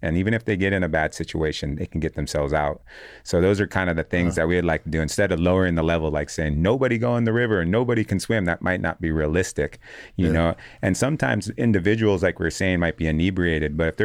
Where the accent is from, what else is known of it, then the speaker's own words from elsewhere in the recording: Hawaii, United States; I grew up in Hawaii, so we use a lot of currents, and even when I was a young age and you'd see people get caught in riptides